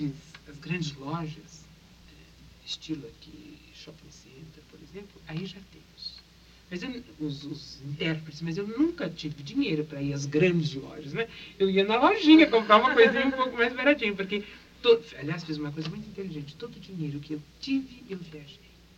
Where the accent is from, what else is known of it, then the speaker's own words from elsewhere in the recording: Brazil; E eu tentei, como boa brasileira que era, tentei reagir, não dormir depois do almoço.